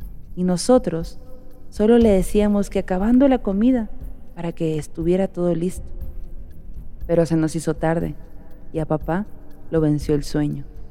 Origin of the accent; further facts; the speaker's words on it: Oaxaca, Mexico; Como buena oaxaqueña y por mi padre, estos son los días más importantes para celebrar en mi hogar.